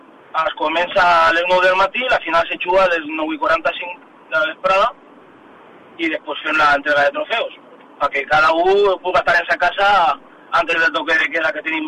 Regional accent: Villarreal, Valencian Community, Spain; la junta directiva som els quatre de Villarreal, encara que estem a tope en l'Ajuntament d'Alqueries

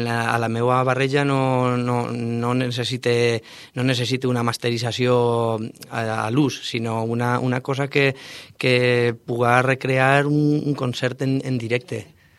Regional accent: Vila-real, Valencian Community, Spain; per a mi és un plaer tocar així al meu poble, al meu poble meu

